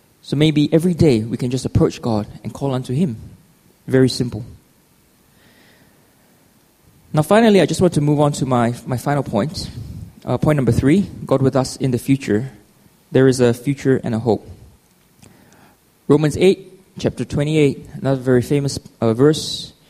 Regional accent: Singapore; also born or lived in Australia; now in Hong Kong, China; I'm not from Hong Kong. I will probably classify myself as Singaporean Australian. And there was a time in my life around 4 years ago where I was out of a job here in Hong Kong.

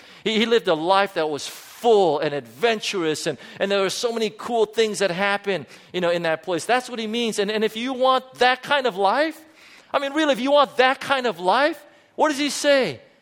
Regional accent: United States; I'm not bagging on America or anything like that. I'm also American.

